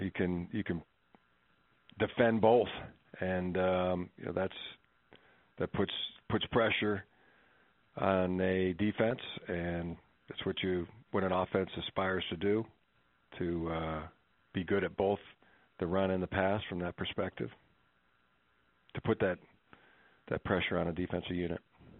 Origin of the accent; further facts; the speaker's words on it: Ohio, United States; born there; I was born in Ohio, like Ohio.